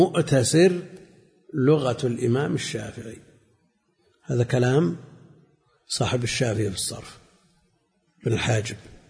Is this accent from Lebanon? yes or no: no; Najd, Saudi Arabia; تأثر عندنا في نجد كثير، بعض الألفاظ ننطقها موجودة في لغاتهم.